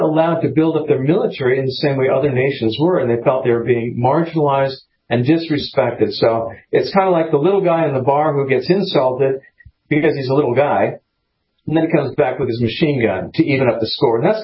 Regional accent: California, United States; and I grew up in California. I never knew this history.

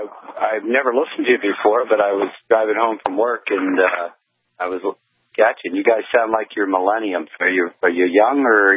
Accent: New York, United States; I'm a New Yorker. I grew up in the northern suburbs of New York.

